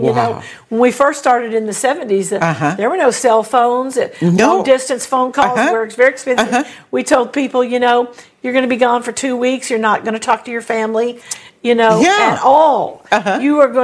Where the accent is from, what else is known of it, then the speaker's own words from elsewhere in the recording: Texas, United States; hey, I'm from Texas.